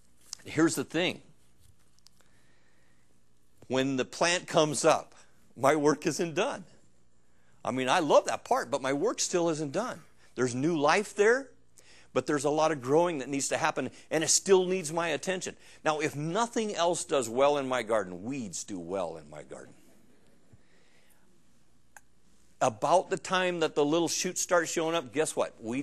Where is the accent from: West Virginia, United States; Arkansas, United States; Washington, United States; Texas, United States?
Arkansas, United States; I'm from Arkansas, so yeah, I might plant a little different garden than you.